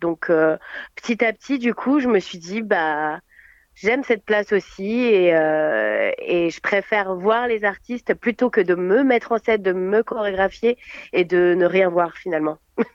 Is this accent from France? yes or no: yes; Saint-Étienne, Auvergne-Rhône-Alpes, France; je suis stéphanoise. Je suis allée à Lyon pour le conservatoire de Lyon en classique, oui, exactement. Et voilà, mais je ne suis pas une vraie lyonnaise quand même.